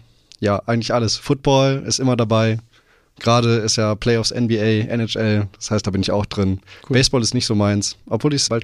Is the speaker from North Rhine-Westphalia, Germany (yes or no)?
yes; Duisburg, North Rhine-Westphalia, Germany; ich komme aus dem Ruhrgebiet. Das heißt, aus dem Pott, vielleicht hört man zwischendurch dann mal. Komme aus Duisburg